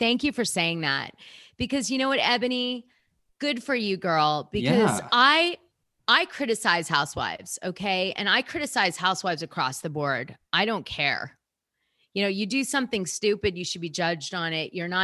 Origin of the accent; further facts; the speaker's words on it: Manhattan, New York, United States; I was raised in Manhattan. I went to Nightingale Bamford. I was in that social scene.